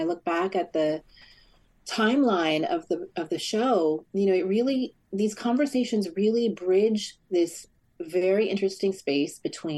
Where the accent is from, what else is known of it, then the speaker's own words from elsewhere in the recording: California, United States; also born or lived in Europe; So just very briefly, I grew up in California, but then I'd spent my formative years in Europe. So I came back to the States